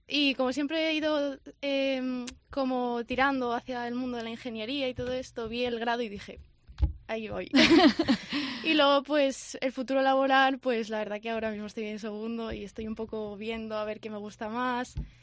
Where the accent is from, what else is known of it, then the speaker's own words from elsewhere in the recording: Community of Madrid, Spain; aunque soy madrileña